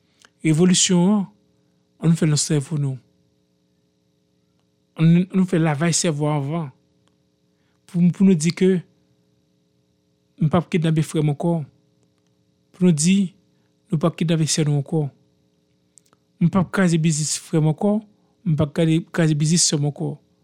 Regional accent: Haiti; en tant qu'Haïtien qui vit à l'extérieur.

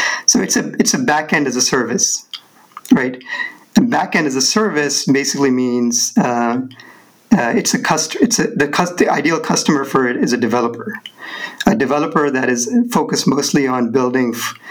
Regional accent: Australia; also born or lived in Pakistan; now in Berlin, Germany; I'm Australian, born in Pakistan, now living in Berlin.

